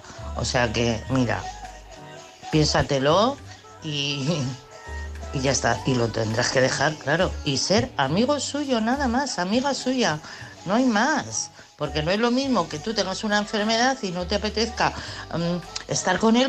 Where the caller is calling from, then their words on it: Madrid, Community of Madrid, Spain; de Madrid.